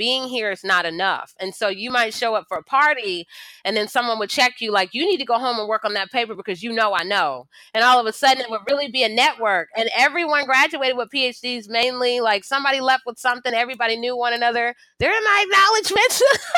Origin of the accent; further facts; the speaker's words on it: Atlanta, Georgia, United States; also born or lived in North Carolina; And so I left Atlanta. I grew up in Atlanta, and I had gone to actually the most international high school there, Clarkston, and I had gone on to North Carolina